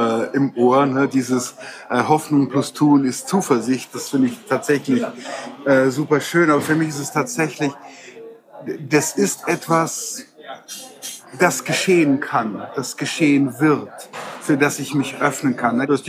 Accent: Bavaria, Germany; Nein, ich bin ein echter Bayer.

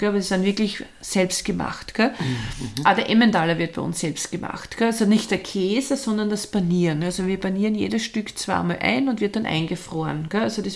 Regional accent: Austria; damit wir sind ja keine Deutschen, gell? Wir sind ja Österreicher.

